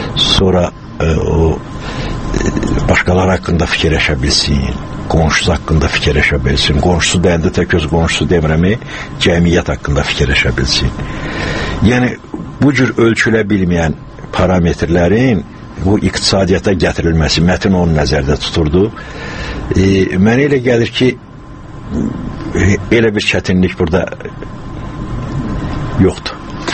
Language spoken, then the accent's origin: Azerbaijani; Karabakh, Azerbaijan; O Qarabağ təbii ki, mənim yaralı yerimdə, ona görə deyirəm ki, mən doğulduğum komadı, ondan sonra mənim böyüdüyüm yerdir.